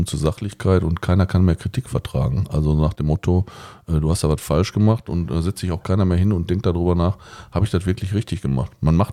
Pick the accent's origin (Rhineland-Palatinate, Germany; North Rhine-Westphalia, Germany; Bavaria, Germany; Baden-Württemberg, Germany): North Rhine-Westphalia, Germany; Hiesfeld; Hiesfeld ist meine Heimat. Was soll man dazu sagen? Dinslaken auch.